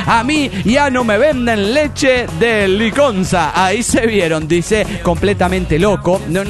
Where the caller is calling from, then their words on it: Monterrey, Nuevo León, Mexico; Hola, amigos … de Monterrey, Nuevo León, México.